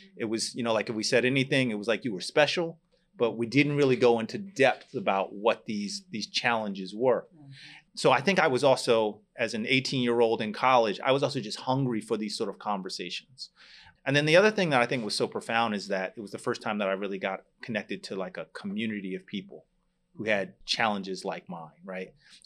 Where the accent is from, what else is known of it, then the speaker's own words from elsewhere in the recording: Franklin Township, New Jersey, United States; I am here from New Jersey, and actually you guys are in my hometown right now. I grew up in Franklin Township.